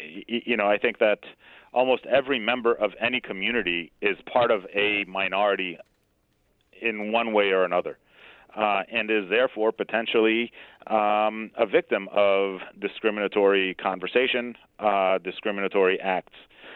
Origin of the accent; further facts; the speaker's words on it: Israel; I was born and raised in Israel, which makes this even more important.